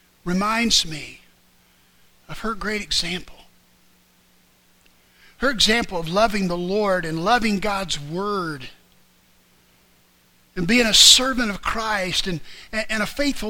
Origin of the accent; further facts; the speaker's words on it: Springfield, Ohio, United States; Every now and then, when I'm back in my hometown of Springfield, I'll venture out past a little, I don't know if you'd call it a town